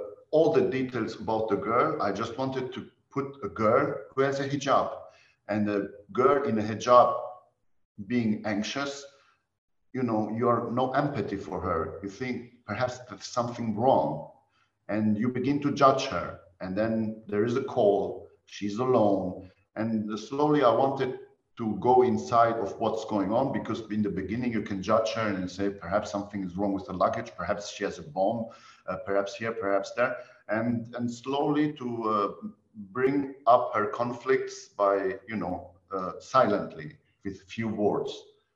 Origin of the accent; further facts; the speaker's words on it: Luxembourg; also born or lived in Iran; So I was born in Iran and grew up in Luxembourg. So here in Luxembourg